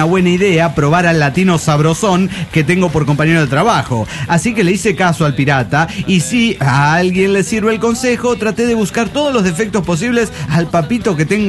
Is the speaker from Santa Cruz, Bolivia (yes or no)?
no; Oruro, Bolivia; de Oruro.